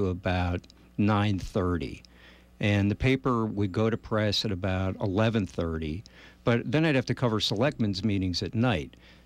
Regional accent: Connecticut, United States; Well, I grew up outside of New York City in Connecticut.

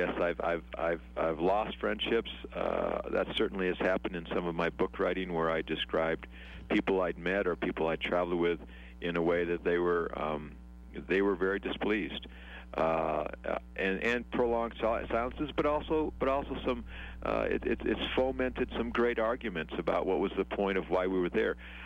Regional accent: Wyoming, United States; I grew up in Wyoming hunting and fishing, and that kind of morphed into climbing and kayaking.

